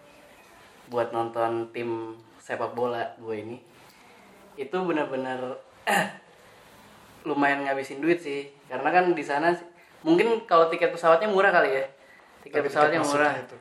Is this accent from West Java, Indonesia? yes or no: no; Jakarta, Indonesia; Asli Jakarta. Jadi gue besar di Jakarta.